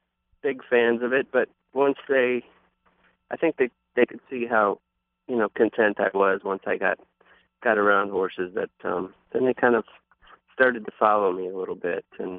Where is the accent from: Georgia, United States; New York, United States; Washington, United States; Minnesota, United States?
Minnesota, United States; Worthington; Yeah, well, Worthington is kind of a farming community down in the southwestern corner of the state of Minnesota.